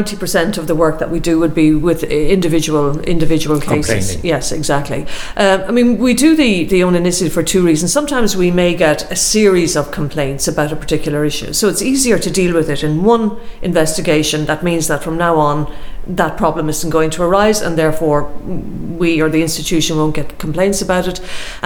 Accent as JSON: {"language": "English", "country": "Ireland", "said": "As an Irish woman, I certainly owe my public life very much to Ireland's decision in the early 1970s to join the EU."}